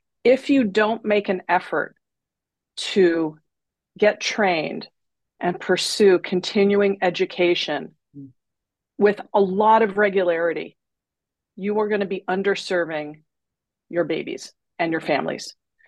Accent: Los Angeles, California, United States; moved away as an adult; So I come from Los Angeles, And I moved to the East Coast to attend graduate school at Columbia.

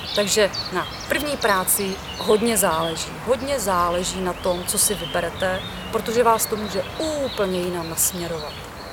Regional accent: Vysočina Region, Czechia; also born or lived in Plzeň, Czechia; Já třeba konkrétně jsem taky z Vysočiny, studovala jsem v Plzni, pak jsem nějakou dobu zůstala, pak jsem se vrátila na Vysočinu.

